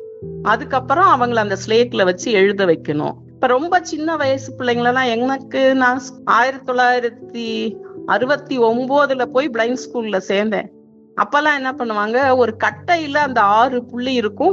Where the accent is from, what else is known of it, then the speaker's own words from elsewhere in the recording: Usilampatti, Tamil Nadu, India; எனக்கு பிறவியில இருந்தே பார்வை கிடையாது. 3rd ஸ்டாண்டர்ட் வரைக்கும் எங்க சொந்த ஊர் வந்து உசிலம்பட்டி, மதுரை பக்கத்துல.